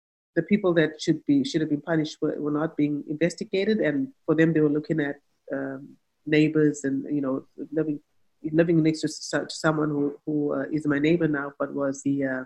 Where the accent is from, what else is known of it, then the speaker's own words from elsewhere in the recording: Canada; Because as a Canadian police officer, there are some things that when they happen here, we all mobilize